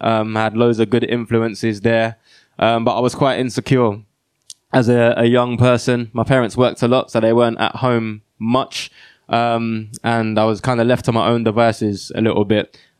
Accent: London, United Kingdom; I grew up in East London, a place called Custom House. My parents are from Ghana. They came over to England in their early 20s, had me and my younger brother. Both my parents are Christians. And African

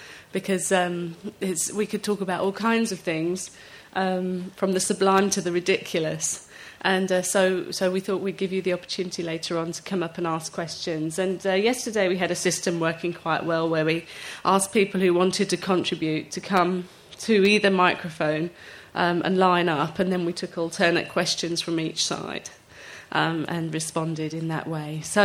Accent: United Kingdom; moved away as an adult; now in United States; from my perspective as a Brit who moved into that culture

